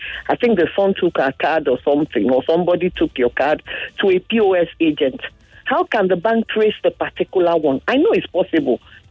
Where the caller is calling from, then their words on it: Abuja, Federal Capital Territory, Nigeria; I'm calling from Abuja.